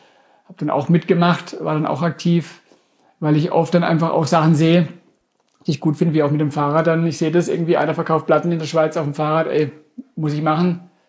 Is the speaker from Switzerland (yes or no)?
no; Durmersheim, Baden-Württemberg, Germany; born there; ich bin ja aus Domersheim gebürtig, vor Ort von Karlsruhe